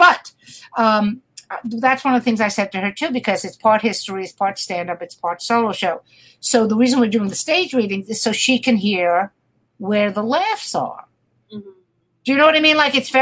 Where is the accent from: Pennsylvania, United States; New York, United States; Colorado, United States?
New York, United States; Brooklyn; I mean, I'm from Brooklyn, but for me to schlep to fucking Brooklyn to do a show.